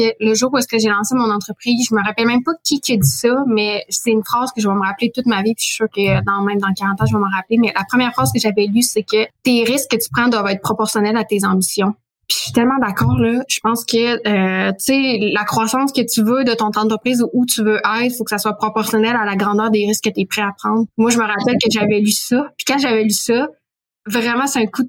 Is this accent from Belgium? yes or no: no; Quebec, Canada; now in Montreal, Canada; dans ce temps-là, j'habitais en Abitibi-Témiscamingue, je suis originaire d'Abitibi. J'ai vendu ma maison, je me suis séparée, puis j'ai emménagé à Montréal.